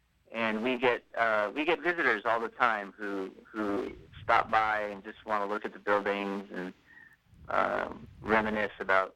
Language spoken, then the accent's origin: English; Livermore, California, United States; But I was raised in Livermore, and that's a pretty hot town.